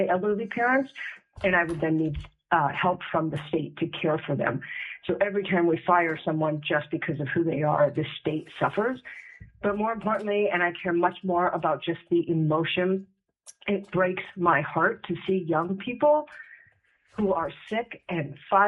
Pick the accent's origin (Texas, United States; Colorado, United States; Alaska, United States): Alaska, United States; born there; I'm 56 years old. I was born in Alaska.